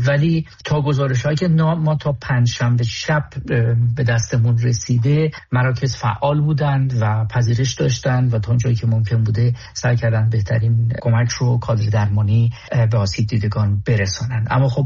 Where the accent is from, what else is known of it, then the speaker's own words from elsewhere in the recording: Iran; now in Munich, Germany; فقط به عنوان یک ایرانی میتونم بگم که به همگی افتخار میکنم.